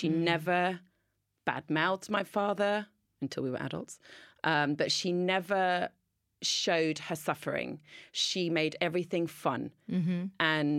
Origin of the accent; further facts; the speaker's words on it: East Sheen, London, United Kingdom; now in Farnham, United Kingdom; In East Sheen.